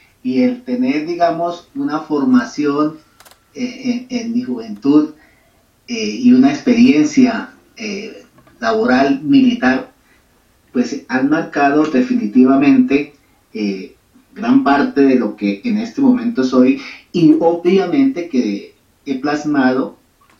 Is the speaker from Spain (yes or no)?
no; Colombia; lo analizaba como colombiano